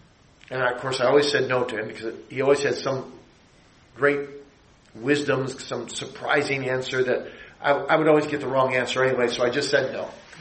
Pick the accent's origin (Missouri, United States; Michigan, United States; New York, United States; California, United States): Michigan, United States; We're from Michigan. You get 100 inches of snow every winter.